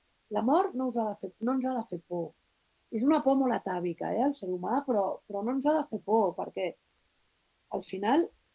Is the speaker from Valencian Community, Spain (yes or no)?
no; Barcelona, Catalonia, Spain; Jo soc del Poble Nou, tota la meva família és del Poble Nou.